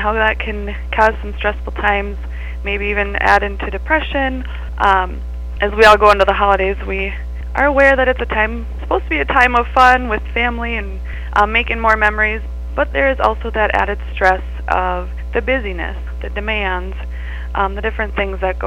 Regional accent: Bellevue, Washington, United States; now in Granite Falls, United States; I am currently reside in Granite Falls with my husband and three kids. I grew up in Bellevue, in a small town. Have lived in Granite Falls for the past 7 years.

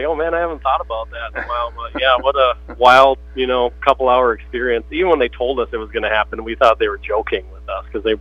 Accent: Litchfield, Minnesota, United States; central Minnesota, just west of the metro and kind of east of you guys, Litchfield, right on Highway 12 is my hometown. Grew up there with my folks and family and everything.

